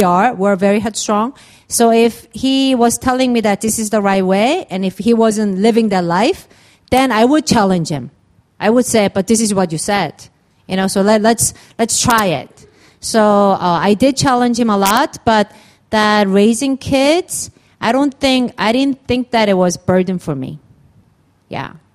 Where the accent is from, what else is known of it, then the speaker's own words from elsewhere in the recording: United States; even though I grew up in America, I think I'm very Korean.